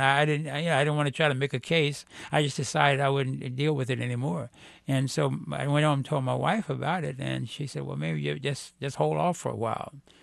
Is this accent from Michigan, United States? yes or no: no; Kansas City, Missouri, United States; as a black youth growing up in Kansas City, Missouri.